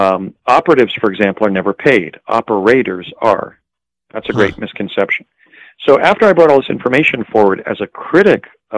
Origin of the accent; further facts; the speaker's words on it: Morris Plains, New Jersey, United States; I was steeped in Washingtonia as somebody born in Morristown and growing up in Morris Plains.